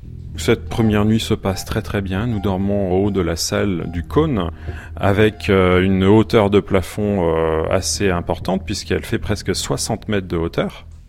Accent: Gramat, Occitanie, France; j'ai 39 ans. J'ai grandi dans le Lot, à Gramat, une petite commune, non loin de Rocamadour et du gouffre de Padirac.

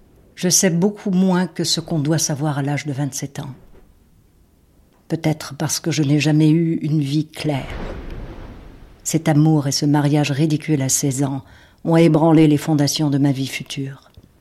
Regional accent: France; J'ai grandi en France. Je suis venue en France à l'âge de 4 ans.

